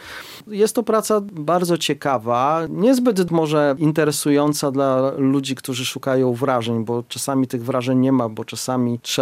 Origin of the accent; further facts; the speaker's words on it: Białystok, Podlaskie Voivodeship, Poland; tu jest mój region, stąd pochodzę, z Białegostoku i tu się wychowałem. Czuję się związany emocjonalnie z tym obszarem, chociaż już nie mieszkam, natomiast pracuję tutaj, wykładam na uniwersytecie i czuję się właśnie związany z Podlasiem, szczególnie z Białymstokiem.